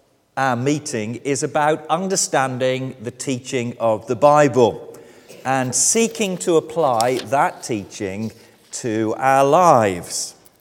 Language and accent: English; England, United Kingdom; moved away as an adult; now in Wales, United Kingdom; I did move from England to Wales. I was born in England. I lived the first 40 years of my life in England. Then I moved to Wales and I've been here ever since.